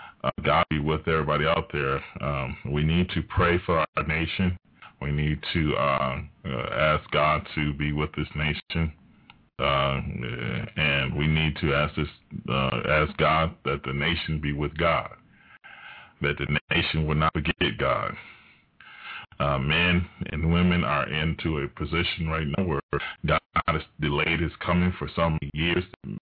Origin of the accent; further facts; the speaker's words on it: United States; Now, as an American living in this world for the last 50 years, I have no complaints.